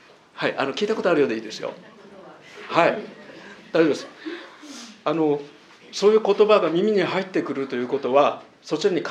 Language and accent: Japanese; Kyoto, Japan; moved away as an adult; now in Miyazu, Japan; 私の出身は京都市なんですけれども、この丹後が気に入りまして、実は宮津に移住しまして今4年目になります。